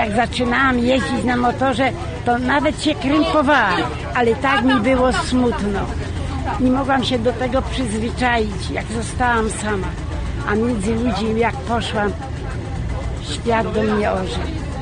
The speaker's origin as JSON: {"language": "Polish", "town": "Zalas", "region": "Łódź Voivodeship", "country": "Poland", "said": "pochodzę ze Zalasu, gminy Rusiec."}